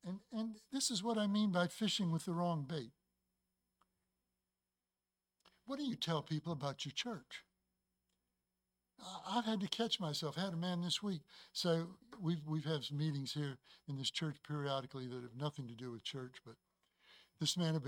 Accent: Chicago, Illinois, United States; They learned about growing up in Chicago. I was shot at when I was 14.

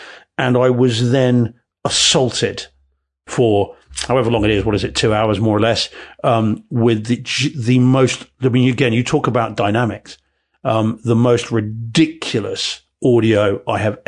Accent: Spain; As someone who knows from growing up in Spain again, when we used to ride bikes like that all the time.

